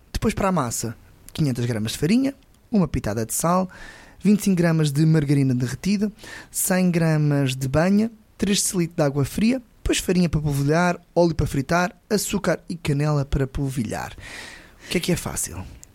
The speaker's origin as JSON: {"language": "Portuguese", "region": "Norte", "country": "Portugal", "tie": "born or raised there", "lives_now": "Lisbon, Portugal", "said": "eu, como sou do Norte, né, e cresci lá ainda há vários anos, nós temos bacalhau cozido e polvo cozido."}